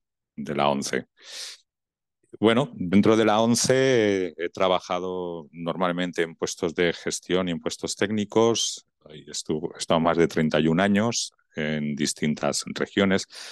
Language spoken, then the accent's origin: Spanish; Valencia, Valencian Community, Spain; born there; soy una persona española de 58 años, nacido en Valencia